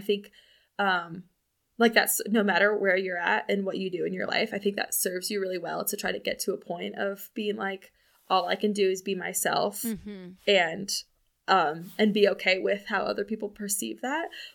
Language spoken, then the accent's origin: English; Midwest, United States; like I grew up in the Midwest and like very Midwest parents